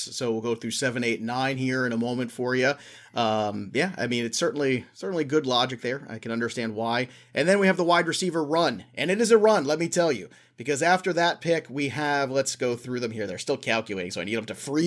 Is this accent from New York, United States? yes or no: yes; Brooklyn, New York, United States; I am from Brooklyn, but I did go to Oxford.